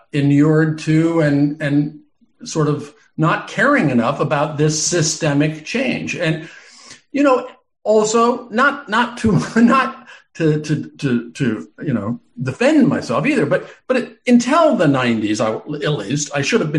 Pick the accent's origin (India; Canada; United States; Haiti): United States; Omaha, Nebraska; moved away; I'd gone back to my hometown of Omaha, Nebraska for the last time.